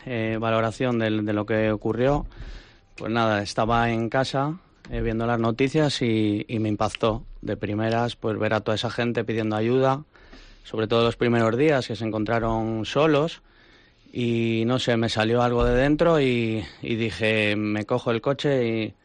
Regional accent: Santander, Cantabria, Spain; ¿de dónde venís? Y cuando le decías de Santander, Cantabria, la verdad es que desde allí, desde tan lejos, se sorprendían y sí.

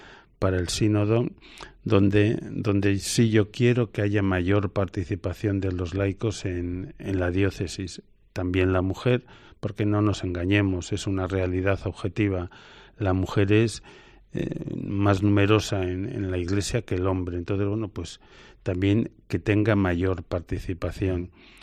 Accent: Aragon, Spain; also born or lived in Valencia / Castellón / Alicante / Barcelona; Yo soy de Aragón, vecino, pero prácticamente mi vida ha discurrido pues en todo el Levante. He estado en Valencia, he estado en Castellón, he estado en Alicante, he estado en Barcelona, pues unos 8 o 10 años en cada uno de estos sitios.

